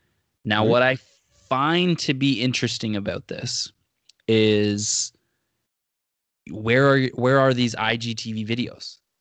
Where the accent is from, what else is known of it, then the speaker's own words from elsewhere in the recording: Canada; because when we're Canadian.